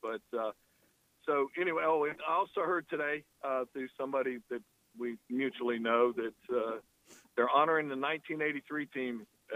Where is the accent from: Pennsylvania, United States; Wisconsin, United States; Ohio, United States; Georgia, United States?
Georgia, United States; Columbus; Yeah, and I grew up in Columbus, so I grew up amongst a large number of Georgia fans who are all still friends of mine.